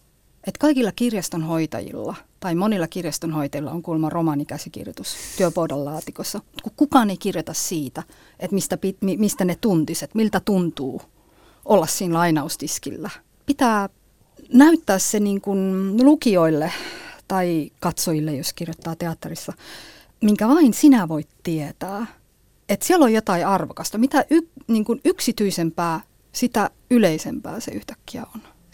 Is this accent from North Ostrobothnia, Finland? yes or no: yes; Nivala, North Ostrobothnia, Finland; moved away; Mä yritin kuvata sitä tilannetta, että kun mä tulin vuonna 1997 Nivalasta teatterikouluun, miltä se tuntuu olla täysin ulkopuolinen, olla niin kuin ei pääkaupunkiseudulta kotoisin, ei akateemisesta perheestä